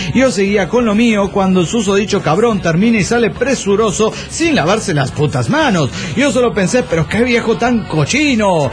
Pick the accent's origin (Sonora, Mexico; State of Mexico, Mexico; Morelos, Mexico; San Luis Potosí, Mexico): Sonora, Mexico; Nogales; No, ahora sí, yo soy de Nogales, Sonora.